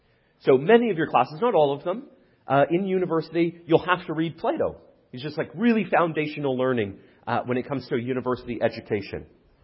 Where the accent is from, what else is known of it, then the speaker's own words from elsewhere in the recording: Alberta, Canada; I'm from Alberta.